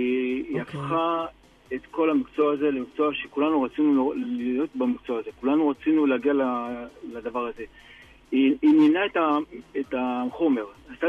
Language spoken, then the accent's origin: Hebrew; Haifa District, Israel; also born or lived in Ma'alot; לא, אני, כאילו לפני 20 שנה עברתי שם מהקריות, אז... אבל הכל השתנה שם.